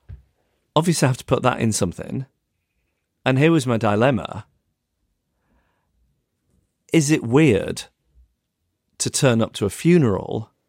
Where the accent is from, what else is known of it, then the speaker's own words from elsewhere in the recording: Macclesfield, North West England, United Kingdom; my hometown of Macclesfield, which is a couple of hours away from London on the train.